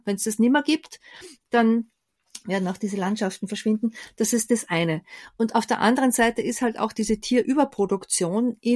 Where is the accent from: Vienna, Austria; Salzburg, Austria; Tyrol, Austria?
Salzburg, Austria; Ja, also ich stamme ja ursprünglich aus dem vom Land Salzburg, aus einem